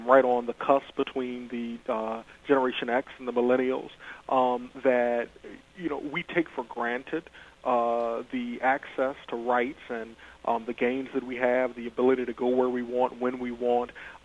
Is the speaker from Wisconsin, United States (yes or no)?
no; Williamston, North Carolina, United States; I grew up in Williamston, North Carolina